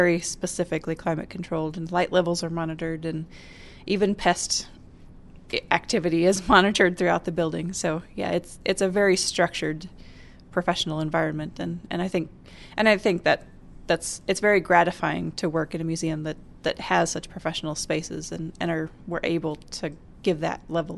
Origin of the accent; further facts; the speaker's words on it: Allerton, Iowa, United States; I grew up in a tiny little town in south central Iowa called Allerton. It's about an hour and a half south of Des Moines, just above mm-hmm. the Missouri line.